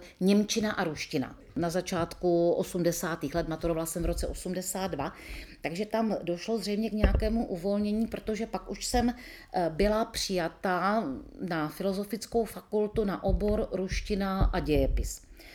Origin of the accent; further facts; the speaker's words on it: Haná, Czechia; Narodila jsem se v roce 1964, 3. ledna, a pocházím z Hané, z takového malého městečka na Hané.